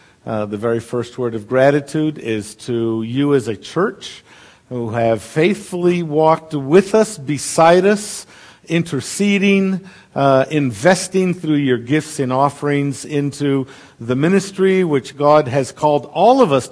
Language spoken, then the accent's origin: English; Brazil; So we're both really from Brazil in every sense of the word.